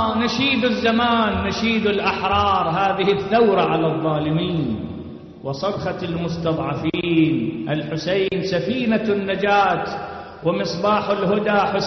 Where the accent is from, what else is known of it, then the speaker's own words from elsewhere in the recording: Iraq; هذا نقراه بالسنة مرة عندنا بالعراق، نقراه للحوائج الواقفة، للحوائج المتعسرة، للحوائج الثقيلة.